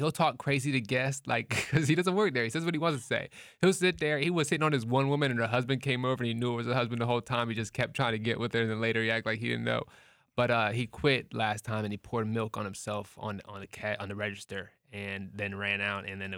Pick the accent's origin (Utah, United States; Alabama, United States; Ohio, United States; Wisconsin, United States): Ohio, United States; I'm from Ohio